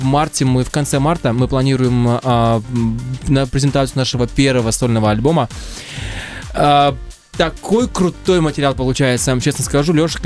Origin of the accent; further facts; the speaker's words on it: Magadan, Magadan Oblast, Russia; Я из Магадана, поэтому, знаете, мне кажется, у меня аллергия еще на холод, на снег, на все, что с ним связано.